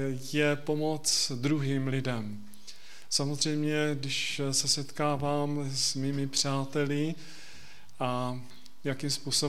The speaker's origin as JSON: {"language": "Czech", "town": "Bystřice pod Hostýnem", "region": "Zlín Region", "country": "Czechia", "tie": "born or raised there", "said": "já jsem rodák z Bystřice pod Hostýnem"}